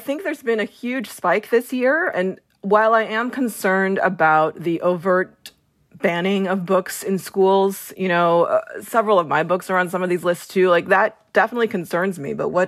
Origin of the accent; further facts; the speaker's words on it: Colorado, United States; I grew up in Colorado. Not in San Francisco at all.